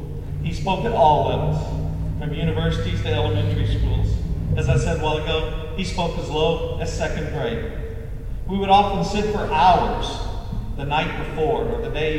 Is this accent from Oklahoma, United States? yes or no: yes; Oklahoma, United States; accent: Oklahoma; Oklahoma, if you can't tell by my accent, yes, I am from Oklahoma.